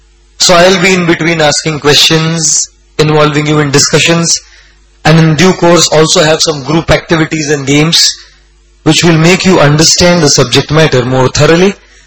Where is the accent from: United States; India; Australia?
India; My God, I am an Indian. And you go to any Indian family, you know, on the wall there is a myriad of pictures.